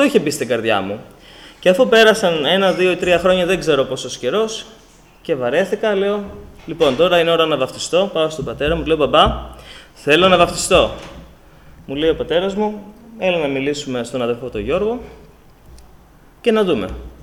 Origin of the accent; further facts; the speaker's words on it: Athens, Attica, Greece; το σόι της μητέρας μου είναι από την Κρήτη, αν και μεγάλωσα στην Αθήνα.